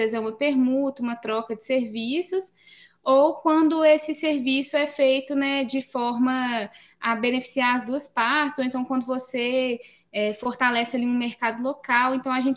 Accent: Pedro Leopoldo, Minas Gerais, Brazil; now in Cordisburgo, Brazil; treinando algumas meninas da minha cidade Natal, que é Pedro Leopoldo

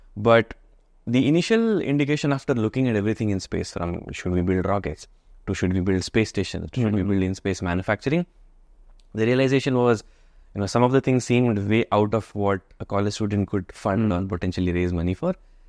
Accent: Chikmagalur, Karnataka, India; So I grew up in Chikmagalur here in Karnataka.

